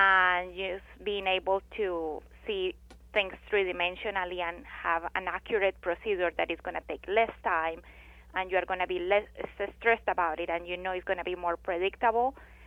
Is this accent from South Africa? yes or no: no; Colombia; moved away as an adult; also born or lived in Texas; now in United States; So I'm originally from Colombia, and I did dental school there and moved here about 12 years ago. So initially, I lived 5 years in Texas and worked with D4D, and then I moved to California.